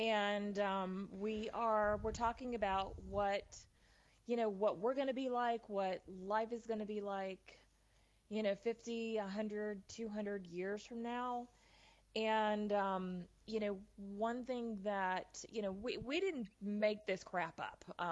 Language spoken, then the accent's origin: English; the South, United States; I'm from the South. You know, I'm known as a Southern style medium.